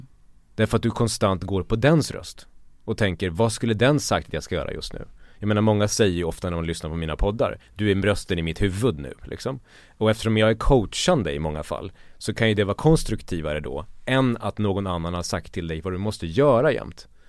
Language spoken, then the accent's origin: Swedish; Borlänge, Dalarna County, Sweden; eftersom jag kommer från Borlänge och landsbygden